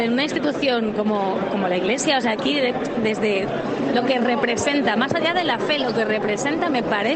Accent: Ávila, Castile and León, Spain; yo soy de mi pueblo de Ávila

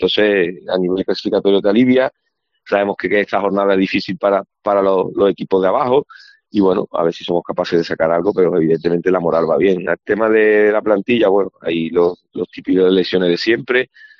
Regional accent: Málaga, Andalusia, Spain; tuve la suerte de debutar en el equipo de mi tierra, que era un poco la ilusión que tenía de niño, en el Málaga.

